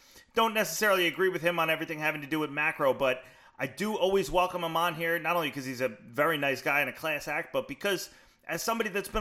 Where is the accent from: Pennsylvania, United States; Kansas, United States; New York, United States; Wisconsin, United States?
New York, United States; As a New Yorker, I will be back very soon, folks.